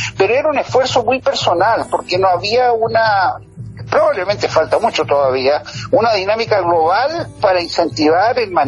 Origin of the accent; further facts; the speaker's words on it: Antofagasta, Chile; yo soy antofagastino, así que estamos ahí.